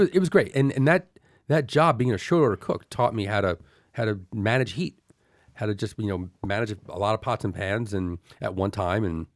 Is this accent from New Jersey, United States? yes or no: yes; Elizabeth, New Jersey, United States; First off, I grew up in Elizabeth, New Jersey, and this was in Clark, New Jersey.